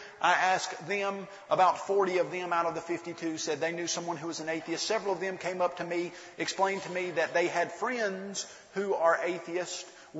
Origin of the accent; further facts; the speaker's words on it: Columbia, Tennessee, United States; I grew up in Columbia, Tennessee, just below Nashville.